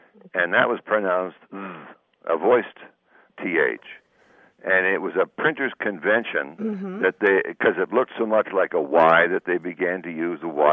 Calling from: Dallas, Texas, United States

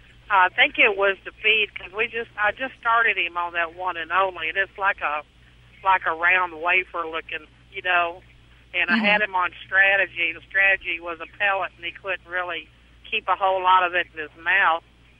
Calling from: Hartford, Connecticut, United States; Right at the moment, I'm going through Hartford, Connecticut.

